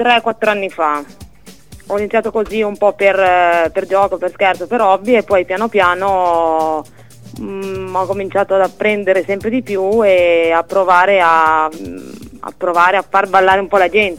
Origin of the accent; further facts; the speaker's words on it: Milan, Lombardy, Italy; sono di Milano, mi facevo un bel po' di chilometri per andare a sentire apposta per sentire questa musica, anche perché qua a Milano è molto difficile sentirla